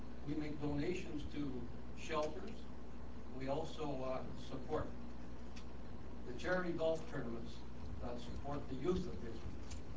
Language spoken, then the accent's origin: English; Alberta, Canada; I come from Alberta. I'm a winter visitor down here. I've been here for 19 years. I live here 6 months every year.